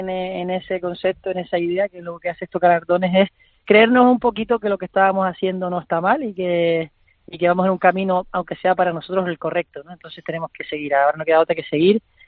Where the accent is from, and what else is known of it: Canary Islands, Spain